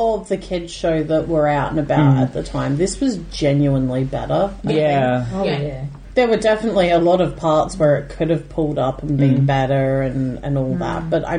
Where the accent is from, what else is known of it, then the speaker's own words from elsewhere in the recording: Sydney, New South Wales, Australia; we grew up in Sydney.